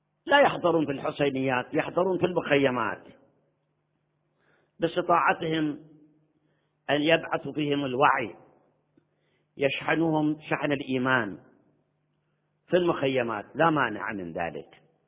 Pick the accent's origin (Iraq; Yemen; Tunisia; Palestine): Iraq; عندنا في العراق بعثيين، ما أدري أرجو إن شاء الله بالكويت ما عندكم بعثيين